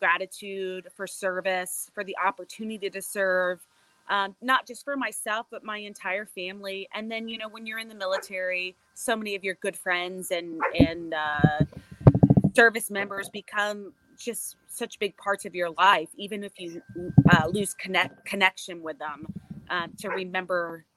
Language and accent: English; Houston, Texas, United States; So I grew up in Houston, Texas, in a military family, I guess you would say.